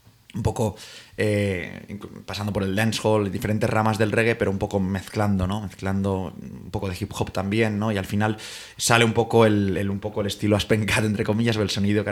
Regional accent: Valencian Community, Spain; Nosotros somos del País Valencià.

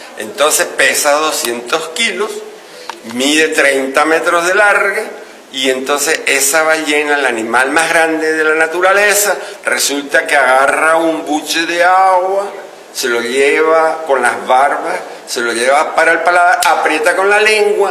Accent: Aragon, Spain; born there; como yo soy veterinario, aragonés además, que perdió el acento rodando por el camino, pero yo nací en la ribera derecha del Ebro

